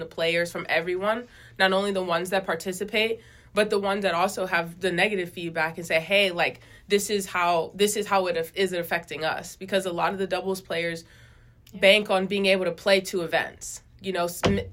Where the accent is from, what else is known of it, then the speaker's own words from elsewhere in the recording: United States; I'm American